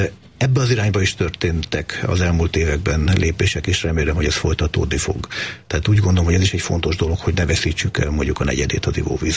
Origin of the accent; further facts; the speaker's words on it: Transdanubia, Hungary; én Dunántúli vagyok